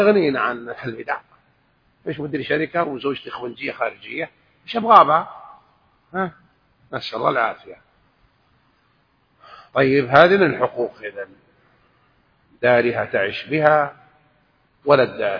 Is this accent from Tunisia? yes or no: no; Jeddah, Makkah Province, Saudi Arabia; وأنا من أهل جدة من مواليد جدة